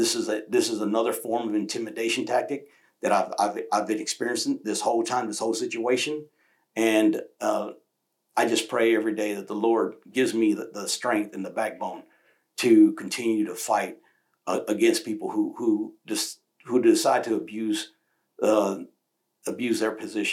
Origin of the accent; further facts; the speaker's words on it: United States; So as an American, I have proud pride for the people, men and women, who lay down their lives for Americans.